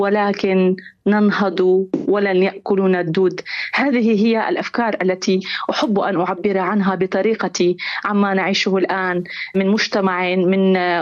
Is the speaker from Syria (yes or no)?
yes; Latakia Governorate, Syria; قريتي هي قرية جميلة جدا من جبال الساحل السوري،